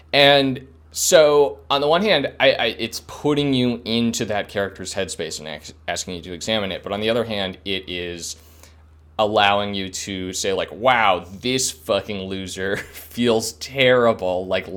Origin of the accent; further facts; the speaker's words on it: Northfield, United States; Northfield, as I explained before, very much a game about my hometown